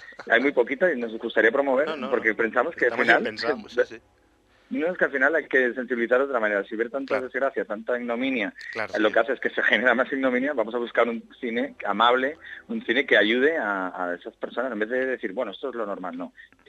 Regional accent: Spain; somos pioneros los españoles, somos innovadores y hay que hacerlo

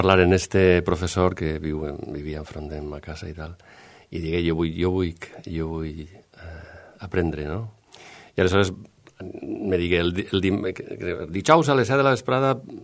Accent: Paiporta, Valencian Community, Spain; born there; Vaig néixer a Paiporta el 22 de desembre de 1970 i sóc músic.

